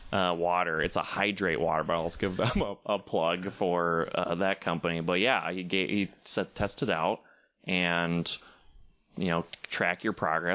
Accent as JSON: {"language": "English", "town": "Duluth", "region": "Minnesota", "country": "United States", "said": "Well, yeah, like you said, I'm from Duluth, Minnesota originally."}